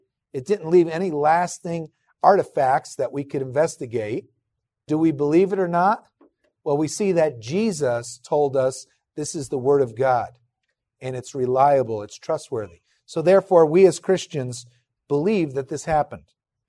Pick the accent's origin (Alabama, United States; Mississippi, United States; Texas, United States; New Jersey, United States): New Jersey, United States; In my whole life, I grew up in New Jersey. I didn't see any bulls.